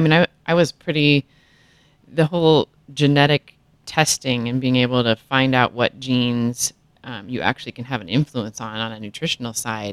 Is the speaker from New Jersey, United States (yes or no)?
no; North Dakota, United States; And I'm from North Dakota, so I'm just going to highlight this